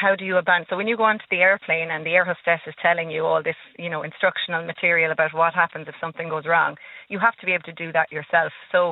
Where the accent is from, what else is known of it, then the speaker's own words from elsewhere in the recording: Tipperary, Ireland; Yeah, well, I grew up in a dairy farm in Tipperary